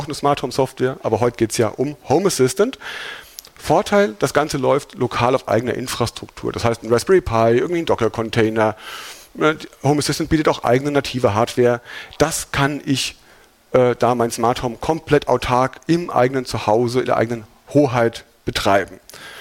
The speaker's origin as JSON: {"language": "German", "region": "Hesse", "country": "Germany", "accent": "Hessian", "said": "ich komme aus Hessen."}